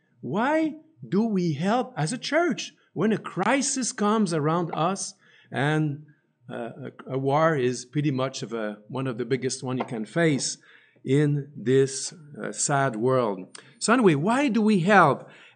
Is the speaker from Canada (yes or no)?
yes; Montreal, Quebec, Canada; accent: French; also born or lived in Ottawa; I have a French accent to this day. But even in Polish, I speak with a French accent because I grew up in Montreal, in Ottawa, and then later on in Montreal. So that's why I'm French-Canadian, or from Ontario, but French-Canadian.